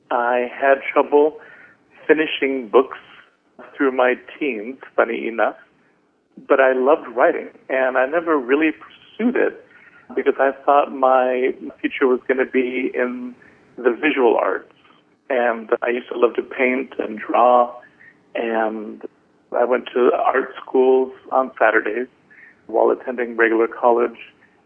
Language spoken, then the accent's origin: English; California, United States; I remember the hot summers in the valley, and as a child, they were very long